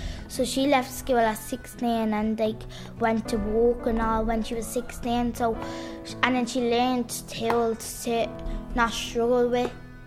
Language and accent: English; Ballymun, County Dublin, Ireland; I'm from Ballymun and I'm 13. Some people say Ballymun's a kip, but it's not.